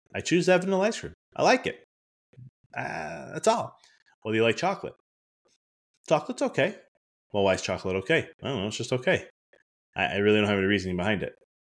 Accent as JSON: {"language": "English", "country": "Italy", "said": "I'm Italian. So I love using my Italian accent when I read Italian accent."}